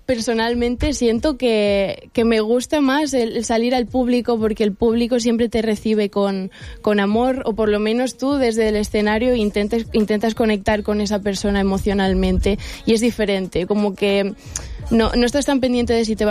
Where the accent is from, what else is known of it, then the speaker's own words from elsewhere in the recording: Altea, Valencian Community, Spain; tanto para mi casa como para mi pueblo, que es Altea, como para todos